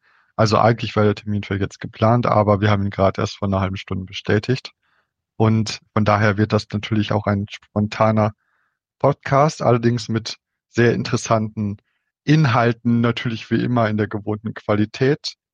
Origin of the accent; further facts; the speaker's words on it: North Rhine-Westphalia, Germany; komme ich selbst ja aus Ostwestfalen. Das also der Osten, Nordosten Nordrhein-Westfalens ist das. Und es ist auch eine ähnlich situierte Gegend, also mit vielen herstellenden, produzierenden Betrieben.